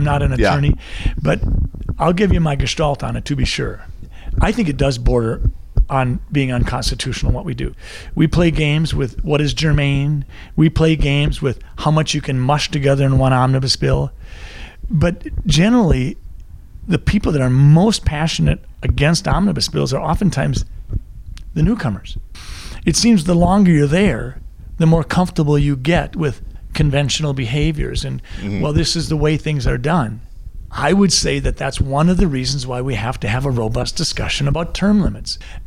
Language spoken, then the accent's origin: English; Minnesota, United States; I'm a Minnesotan. I'm a United States citizen.